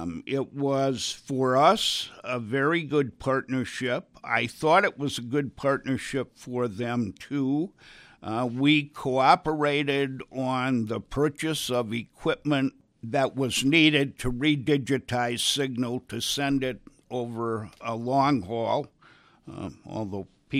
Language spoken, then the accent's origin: English; Wisconsin, United States; So, I grew up in Wisconsin, though, and so there's not much difference except for the river that runs between us.